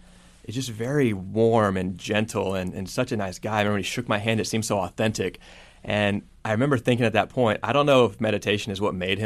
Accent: Texas, United States; Now, I grew up in Texas.

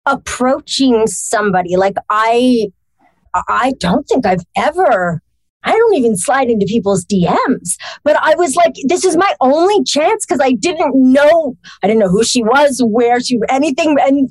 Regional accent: Toronto, Ontario, Canada; also born or lived in Montreal; I grew up in Toronto. Well, I was born in Montreal. I moved to Toronto for a while.

